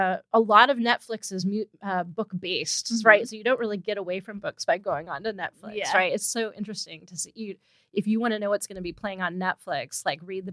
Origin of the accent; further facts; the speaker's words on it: California, United States; I grew up in the East Bay